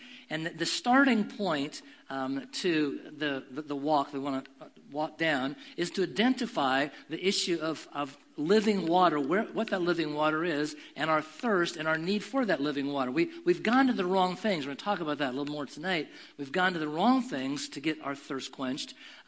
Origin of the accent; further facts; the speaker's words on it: West Coast, United States; I'm from the West Coast and went to college in California